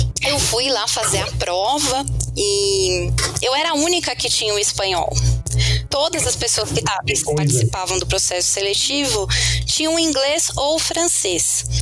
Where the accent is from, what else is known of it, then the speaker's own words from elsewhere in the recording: Brazil; Então não tenho descendentes, eu sou brasileira típica, misturada de todos os povos do mundo, né?